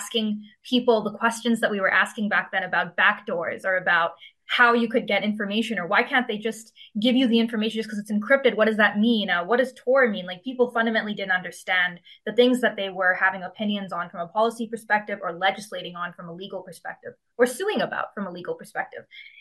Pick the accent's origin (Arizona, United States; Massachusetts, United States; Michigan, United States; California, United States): California, United States; I also had a very unique background. I grew up in the Silicon Valley.